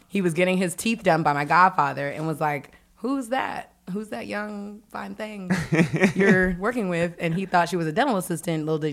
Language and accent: English; Washington, District of Columbia, United States; also born or lived in Prince George's County, Maryland; So grew up in Northeast.